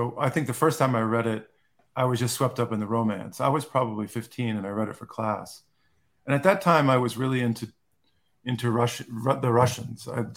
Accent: Key West, Florida, United States; And also, I lived in Key West I grew up in Key West for 5 or 6 years.

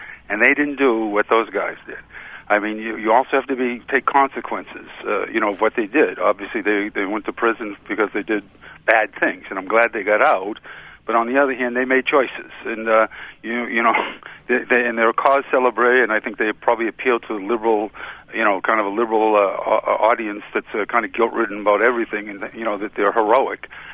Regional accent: Boston, Massachusetts, United States; I grew up in Boston.

